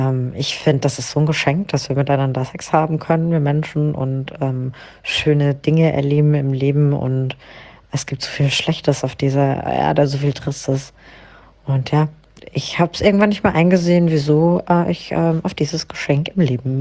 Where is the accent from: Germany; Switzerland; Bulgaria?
Germany; Ich komme aus dem Südosten Deutschlands, mit Migrationshintergrund hier aufgewachsen und dementsprechend auch extrem streng erzogen worden